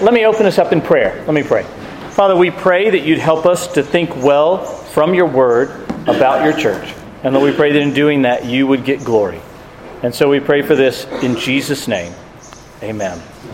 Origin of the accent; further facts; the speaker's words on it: United States; as an American, I don't think, oh, that's talking about some other part of the world. If you've ever looked at a globe, where I live on the east coast of North America is just about as far as you can get from Jerusalem and Palestine